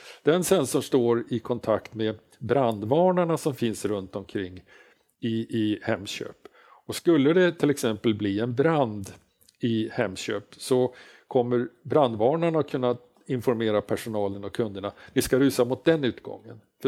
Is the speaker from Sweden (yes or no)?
yes; Norrland, Sweden; Och jag är ju norrlänning och är ju född på hårt bröd och klart fjällvatten.